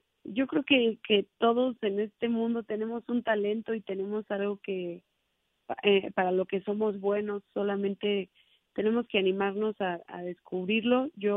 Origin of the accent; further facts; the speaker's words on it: Mexico; yo quise ponerle mis raíces, que soy mexicana